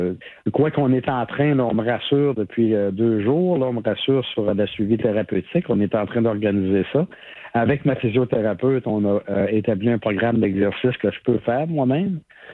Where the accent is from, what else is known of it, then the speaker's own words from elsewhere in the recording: Amqui, Quebec, Canada; je me retourne chez nous à Amqui dans la vallée de la Malapédia